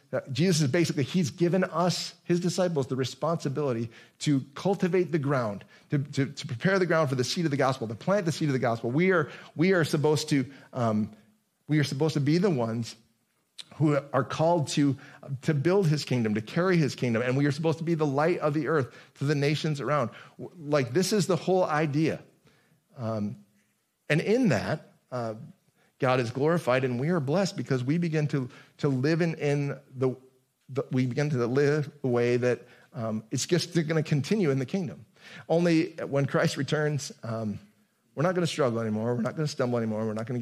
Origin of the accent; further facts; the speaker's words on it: United States; Like, I'm an American. I live in something that doesn't sound like America.